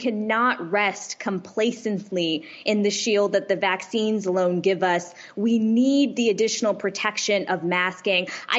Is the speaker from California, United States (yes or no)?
yes; California, United States; In California, to give you another example, my home state